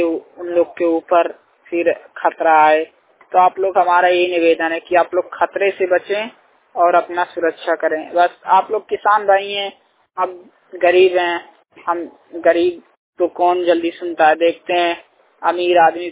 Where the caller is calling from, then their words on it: Basti, Uttar Pradesh, India; हमारे जिले बस्ती में भी बारिश की संभावना बहुत तेजी से बढ़ रही है